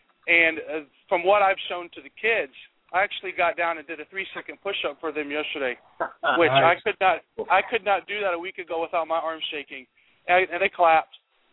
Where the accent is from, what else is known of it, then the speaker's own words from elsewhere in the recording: Sebring, Florida, United States; I'm from Sebring, Florida.